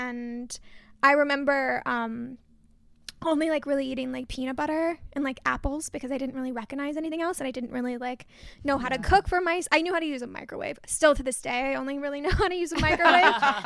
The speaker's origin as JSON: {"language": "English", "town": "Dallas", "region": "Texas", "country": "United States", "said": "I am originally from Dallas."}